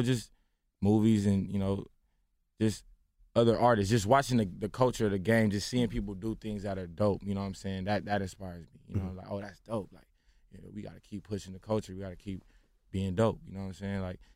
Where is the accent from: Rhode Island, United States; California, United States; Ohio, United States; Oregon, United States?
California, United States; Inglewood; I'm from L.A. I'm from Inglewood, mm-hmm. California.